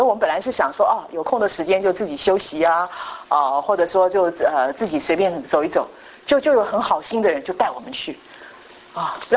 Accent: China; 那我们中国人的话比较会看人家的缺点

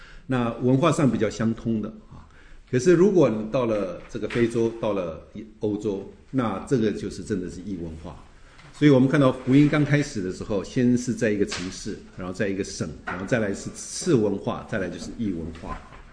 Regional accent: California, United States; 跟我们加州人比较有文化的哈

